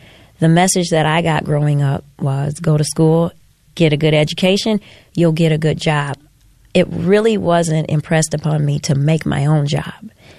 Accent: Detroit, Michigan, United States; I wanted to bring that back to my hometown because it was something that I had never experienced. Coffee shops are now everywhere, and they are very popular, popping up in the city of Detroit.

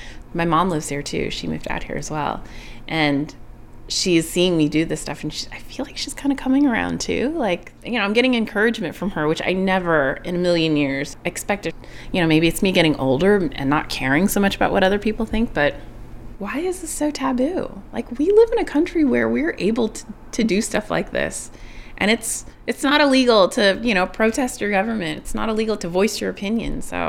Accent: Florida, United States; You know, I'm a transplant. I grew up in Florida

